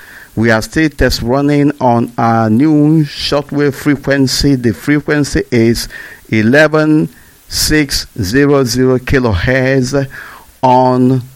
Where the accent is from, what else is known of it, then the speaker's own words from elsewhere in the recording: Abatete, Anambra, Nigeria; I am the deputy leader of Indigenous People of Biafra, and I am from Abatete. Abatete is in Idemili North, Biafra land.